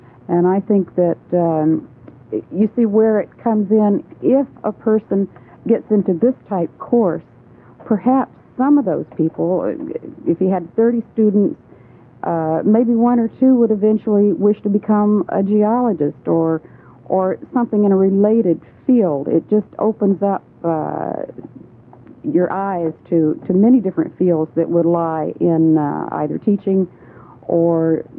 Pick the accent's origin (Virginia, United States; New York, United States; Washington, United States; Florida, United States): Florida, United States; I just didn't understand what I was seeing because I'm from Flatland. I'm from Florida, and this was all new to me.